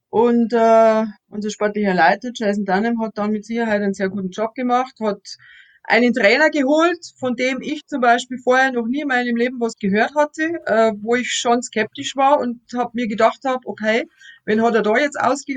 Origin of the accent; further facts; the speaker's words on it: Straubing, Bavaria, Germany; Ich bin auch eine gebürtige Straubingerin. Ich war mal zum Studium eigentlich auch nicht groß aus Straubing weg.